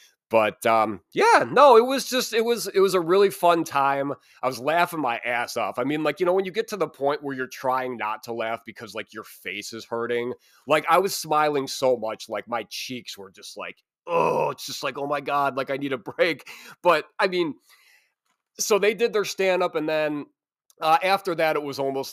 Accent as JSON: {"language": "English", "region": "Illinois", "country": "United States", "said": "I'm from Chicago. I'm not fucking from Chicago. I'm from the suburbs of Chicago, but you know, it's a beautiful city."}